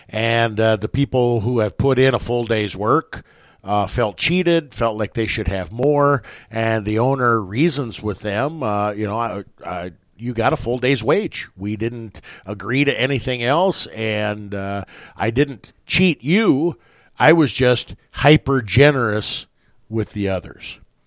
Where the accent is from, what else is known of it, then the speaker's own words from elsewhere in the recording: West Point, United States; my life growing up in West Point